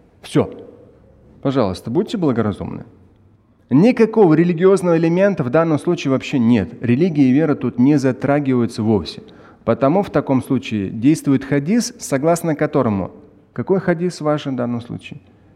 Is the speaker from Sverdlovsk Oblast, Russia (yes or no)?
no; Moscow, Russia; я обычный как бы москвич, да, в Москве родился.